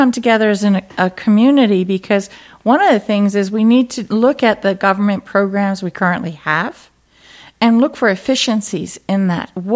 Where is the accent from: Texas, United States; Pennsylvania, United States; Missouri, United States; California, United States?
Pennsylvania, United States; I grew up in Pennsylvania, and I remember driving through Pittsburgh when I was a child